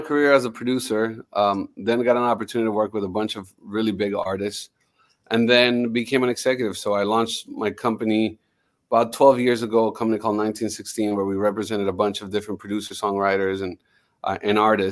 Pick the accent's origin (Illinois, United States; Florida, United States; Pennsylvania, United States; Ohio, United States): Florida, United States; Miami; I'm a kid that, even though I'm Colombian, I grew up in Miami.